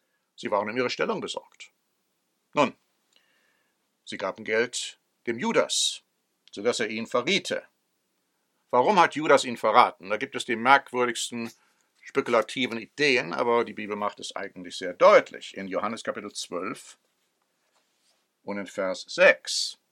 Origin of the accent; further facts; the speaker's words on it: United States; Ich meine, ich bin Amerikaner